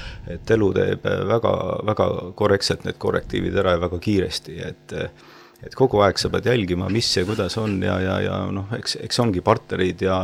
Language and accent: Estonian; Paide, Järva County, Estonia; miks ma Paidesse tagasi tulen, aga just see koht, kus ma olin sündinud ja kasvanud, see oli mulle väga tähtis.